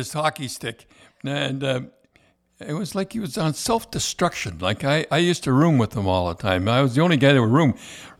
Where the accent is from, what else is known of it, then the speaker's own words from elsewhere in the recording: Colorado, United States; I come from Colorado.